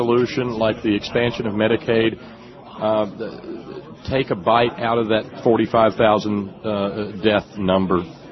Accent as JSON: {"language": "English", "region": "Alabama", "country": "United States", "tie": "born or raised there", "said": "And I was born and raised in Alabama, so understand I'm not standing on the outside criticizing in."}